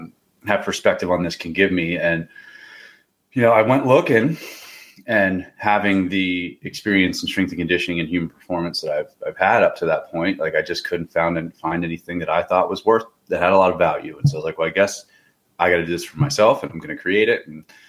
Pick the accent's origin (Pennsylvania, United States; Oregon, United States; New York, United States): Pennsylvania, United States; I grew up hunting in Pennsylvania. And then I started getting into Western hunting.